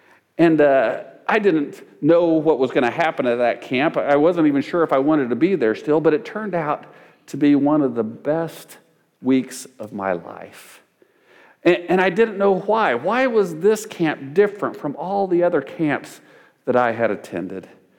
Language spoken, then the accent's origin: English; Hutchinson, United States; His parents attended the church where I grew up in Hutchinson.